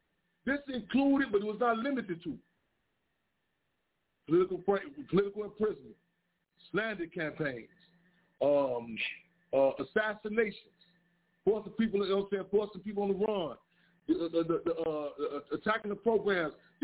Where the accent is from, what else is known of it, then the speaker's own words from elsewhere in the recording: Chicago, Illinois, United States; That's why I grew up in Inglewood, Chicago, South of Chicago.